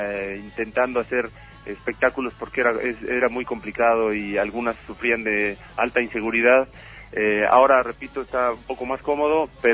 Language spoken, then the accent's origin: Spanish; Mexico City, Mexico; nosotros siendo chilangos